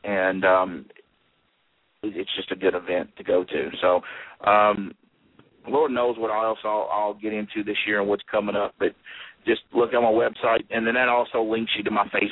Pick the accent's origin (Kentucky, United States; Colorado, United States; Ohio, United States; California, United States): Kentucky, United States; Lexington; right in my hometown. I'm very, very proud to be a part of this event.